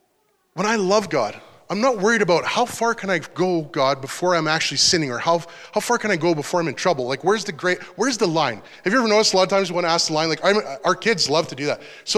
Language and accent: English; Canada; because I'm a Canadian